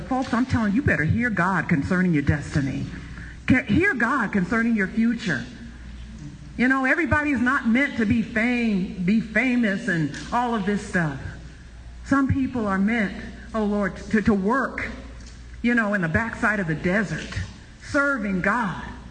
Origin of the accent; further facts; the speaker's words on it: Buffalo, New York, United States; now in Pueblo, United States; See, I'm from Western New York. I'm from the Queen City, Buffalo, Niagara Falls area, okay?